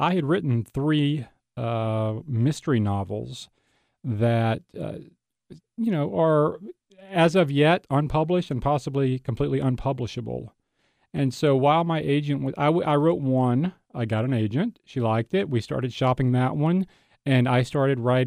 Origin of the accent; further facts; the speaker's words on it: Louisiana, United States; I grew up on the Louisiana-Arkansas border. My maternal grandmother lived just across the border in Columbia County, where most of these stories take place, and I lived on the Louisiana side, my parents.